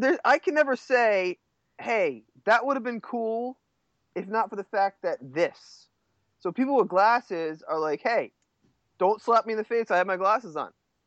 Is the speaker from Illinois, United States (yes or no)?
no; Texas, United States; Hey, I'm from Texas. I'm Southern American.